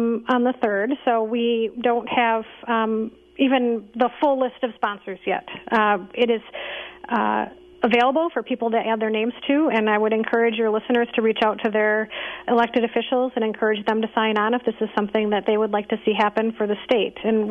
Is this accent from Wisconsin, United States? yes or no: yes; Wisconsin, United States; many of us that have been born and raised in Wisconsin, many of us that are raising our own children here, understand that this is our legacy.